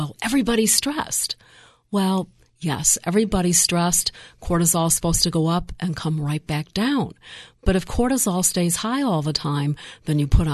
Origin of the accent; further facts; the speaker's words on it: Michigan, United States; now in Tampa, United States; I'm originally from Michigan, which is a fabulous state.